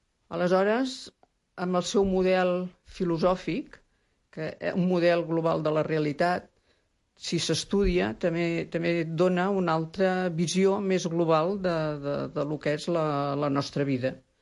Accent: Constantí, Catalonia, Spain; born there; now in Sant Quirze del Vallès, Spain; Vaig néixer a Constantí, però ja porto anys vivint a Sant Quirze del Vallès.

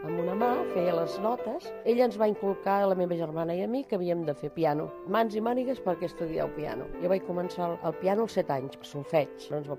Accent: Tarragona, Catalonia, Spain; born there; soc nascuda a Tarragona, vaig néixer l'any 1940

